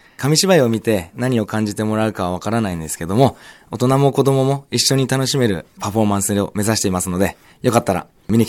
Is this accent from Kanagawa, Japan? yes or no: yes; Fujisawa, Kanagawa, Japan; 地元藤沢